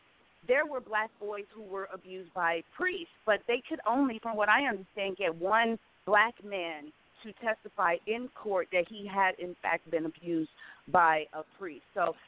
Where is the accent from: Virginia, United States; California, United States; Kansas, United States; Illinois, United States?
Illinois, United States; Chicago; also born or lived in New York; we're both from Chicago. We have very urgent things in our city going on.